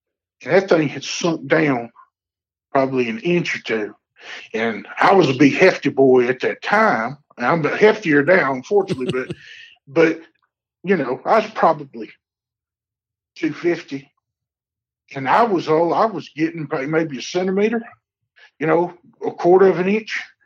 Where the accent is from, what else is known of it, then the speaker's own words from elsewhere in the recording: the South, United States; Well, I'm from the South. I know how thunderstorm is. I was born and raised.